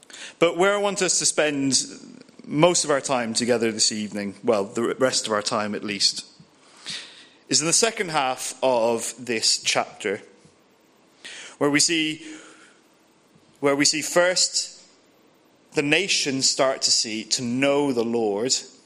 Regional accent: Ireland; Maybe that's just me as an Irishman.

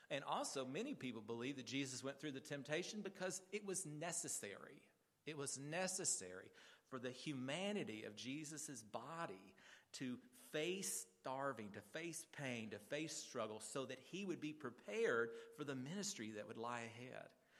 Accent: Kentucky, United States; You see this still today back east where I grew up in Kentucky. Kentucky is a border state

